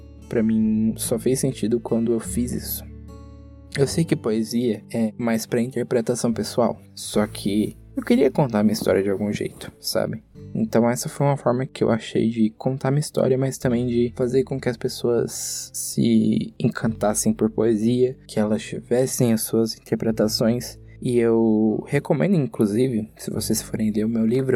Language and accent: Portuguese; Goiânia, Goiás, Brazil; tenho 19 anos, sou de Goiânia, Goiás